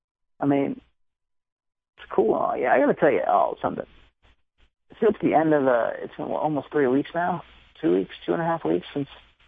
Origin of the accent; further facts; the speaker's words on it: New England, United States; Like, I grew up in New England, we used to go get sugar on snow.